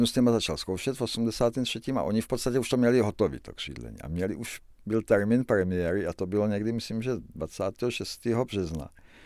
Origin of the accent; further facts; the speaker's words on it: Velké Meziříčí, Vysočina Region, Czechia; also born or lived in Zlín; now in Brno, Czech Republic; já jsem se narodil v Gottwaldově, čili jsem se narodil ve městě, který neexistuje, že jo. Ale už jako v podstatě ještě skoro mimino se naši odstěhovali do Velkého Meziříčí, takže já jsem v podstatě jakoby velkomeziříčák.